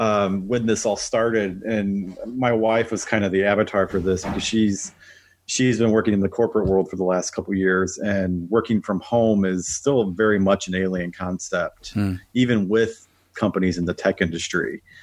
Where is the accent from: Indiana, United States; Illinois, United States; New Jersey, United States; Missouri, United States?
Indiana, United States; in Indiana. about 45 minutes outside of Chicago, close enough to where I usually just tell people I'm from Chicago.